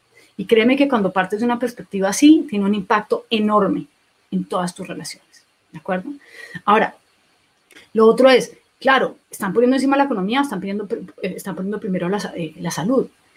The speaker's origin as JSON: {"language": "Spanish", "country": "Colombia", "said": "estaba viendo la situación de mi país de origen, de Colombia"}